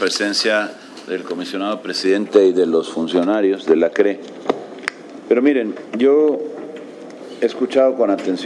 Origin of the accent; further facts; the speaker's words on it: Veracruz, Mexico; yo soy del estado de Veracruz y entiendo muy bien lo que se ha explicado que pasa en Yucatán.